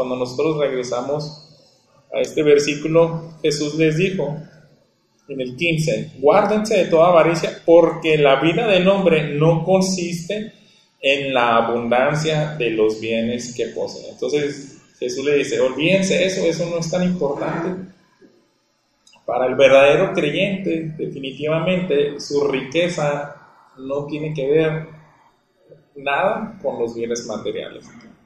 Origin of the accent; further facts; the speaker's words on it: Mexico; yo creo que es algo que como mexicanos nos está atacando a la mayoría del país